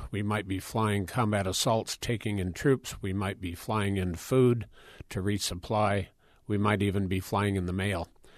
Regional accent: Cedar Falls, Iowa, United States; growing up in Cedar Falls, just a few blocks from the university

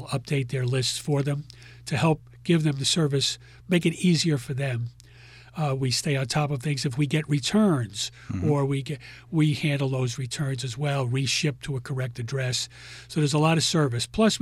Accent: Queens, New York, United States; I grew up in Queens, and I remember their products.

